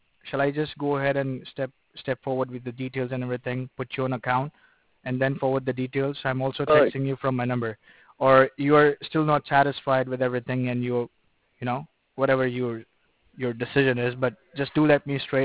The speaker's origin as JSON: {"language": "English", "country": "Sri Lanka", "tie": "born or raised there", "second_language": "English", "moved": "as an adult", "lives_now": "United States", "said": "I'm not from Middle East, neither from India. I'm from Sri Lanka, you know. I just had a brought up, you know, in Sri Lanka, but I migrated to U.S. Probably 7 years ago."}